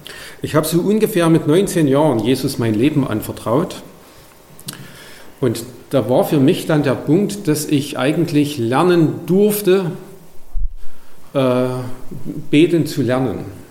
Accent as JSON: {"language": "German", "region": "East Germany", "country": "Germany", "tie": "born or raised there", "said": "Ich bin in der DDR-Zeit groß geworden."}